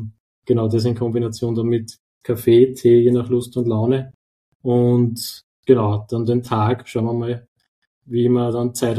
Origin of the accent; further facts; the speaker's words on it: Upper Austria, Austria; now in Vienna, Austria; bei uns in Wien ist ja durchaus eine Institution, ich bin ja Oberösterreicher.